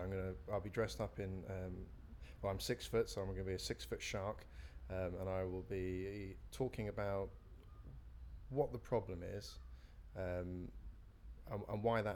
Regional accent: London, United Kingdom; I'm 35 years old and I'm from South London.

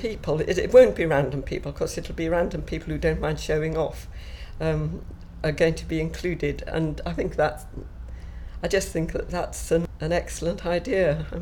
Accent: St Andrews, Scotland, United Kingdom; I'm 70 and I come from St Andrews, Scotland.

